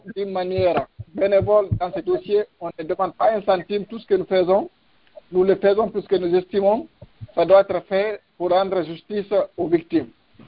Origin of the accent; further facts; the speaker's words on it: Guinea; Je suis guinéen, j'ai fait mes études primaires et secondaires ici avant de me rendre en Suisse, où j'ai fait ma maîtrise en droit à l'Université de Lausanne